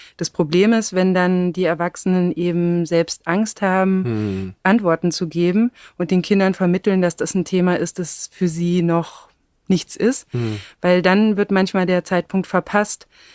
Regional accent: Baden-Württemberg, Germany; ich bin auf dem Land im Schwarzwald aufgewachsen

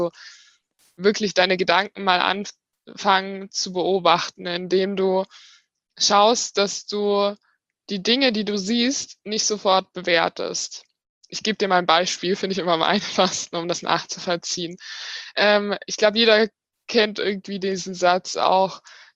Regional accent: Lake Constance, Germany; now in Munich, Germany; ich bin 31 Jahre alt, bin Kommunikationstrainerin. Ursprünglich komme ich vom wunderschönen Bodensee, aber lebe jetzt bereits seit über 10 Jahren in München.

